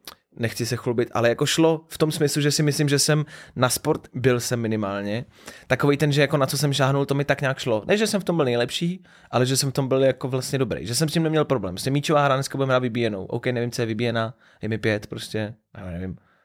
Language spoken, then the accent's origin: Czech; Plzeň, Plzeň Region, Czechia; Ne, já jsem z Plzně.